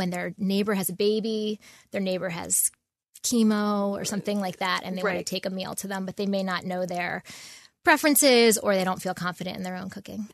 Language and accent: English; Pennsylvania, United States; also born or lived in Southern California; now in Phoenixville, United States; I grew up in Lancaster County, but I live in the area. I live in Phoenixville now.